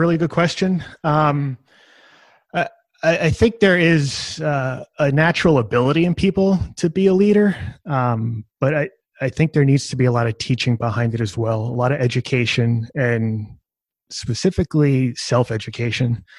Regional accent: New York, United States; And growing up on Long Island, about an hour east of New York City, it's one of those experiences that it definitely hits home.

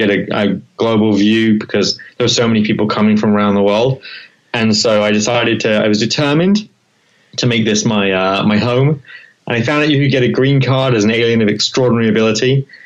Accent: England, United Kingdom; So I'm from England originally. I was working in England

